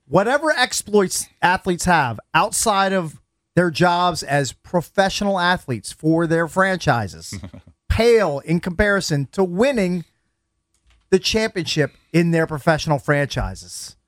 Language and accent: English; United States; Because right, I'm as an American, not French.